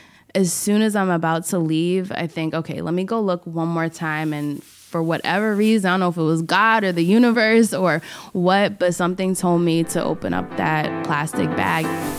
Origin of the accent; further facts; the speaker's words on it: Boston, Massachusetts, United States; now in New York City, United States; I currently live in New York City, and I'm originally from Boston.